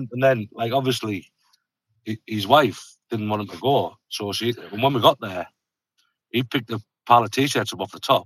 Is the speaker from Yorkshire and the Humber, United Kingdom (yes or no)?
no; Middlesbrough, North East England, United Kingdom; from Middlesbrough.